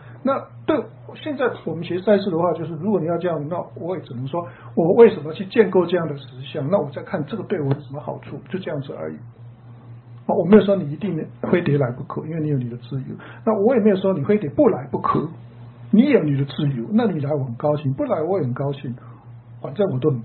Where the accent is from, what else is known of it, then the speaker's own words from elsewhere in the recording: China; 因为我是中国人，比较不会跟人家打招呼。